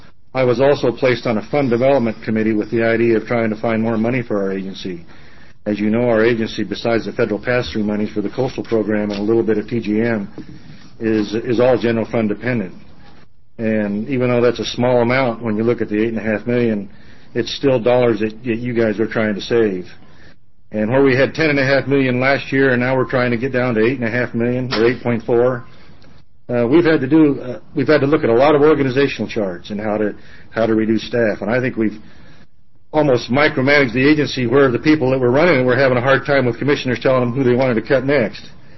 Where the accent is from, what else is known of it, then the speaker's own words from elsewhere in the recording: Oregon, United States; and I'm from Matters, Oregon, in Central Oregon, and I've been on the commission since 1996.